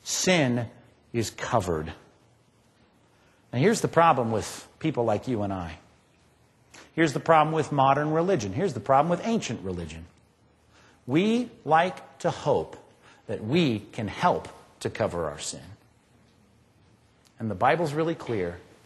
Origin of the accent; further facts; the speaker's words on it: Long Beach, United States; When I was growing up in Long Beach, I had a lot of aspirations as a child for what I would do when I grew up, you know.